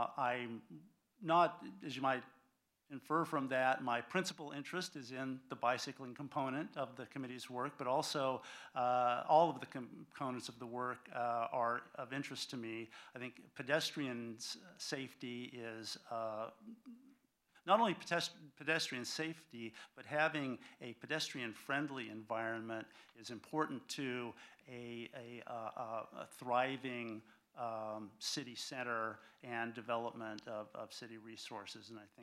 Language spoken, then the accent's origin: English; Oregon, United States; also born or lived in Salem; I am not only a native Oregonian, but this is sort of my original stomping grounds. I was born in Salem, grew up in Almsville, and have lived in Kaiser for the last 35 plus years.